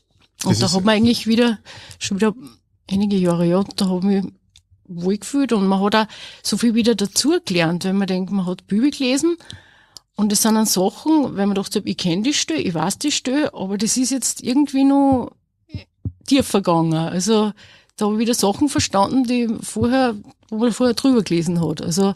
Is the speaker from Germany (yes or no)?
no; Asten, Upper Austria, Austria; ich komme aus Asten bei Enns und ich arbeite als Feinkostverkäuferin in Linz.